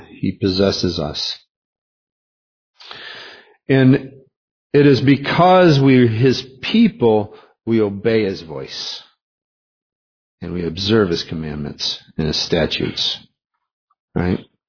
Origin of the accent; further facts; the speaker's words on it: West Amboy, United States; I grew up in West Amboy, the foot of the rednecks.